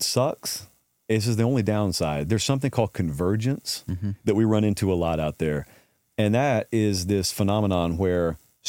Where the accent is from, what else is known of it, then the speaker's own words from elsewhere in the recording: Columbus, Georgia, United States; when I grew up in Columbus, in Columbus, Georgia, I had no money